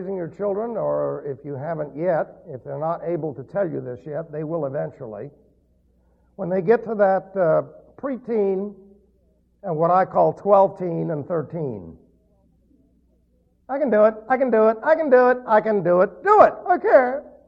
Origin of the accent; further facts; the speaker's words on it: New York, United States; the fact that the lawyer's from New York and I'm from New York and I can understand what he's doing helps you on